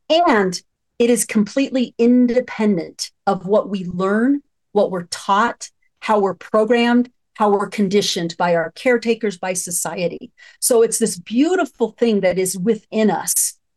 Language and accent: English; United States; I can only speak for the culture in which I grew up in the American culture, primarily and specifically in the Latino culture.